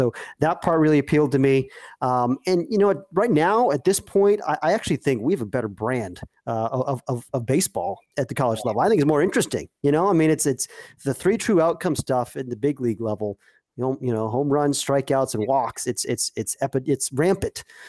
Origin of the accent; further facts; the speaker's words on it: Massachusetts, United States; I grew up in Central Mass, you know, not a lot of college baseball fans, frankly, in the hills of Central Massachusetts